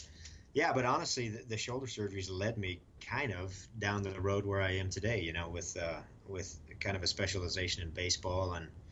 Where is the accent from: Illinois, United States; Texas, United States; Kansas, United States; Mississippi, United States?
Kansas, United States; Yeah, I grew up in Western Kansas, small town. Town had about 300 people.